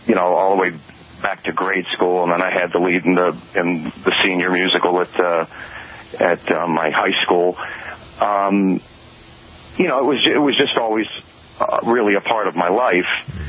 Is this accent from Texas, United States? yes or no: no; Mountaintop, Pennsylvania, United States; Oh, well, Mountaintop, Pennsylvania. Way out in the country.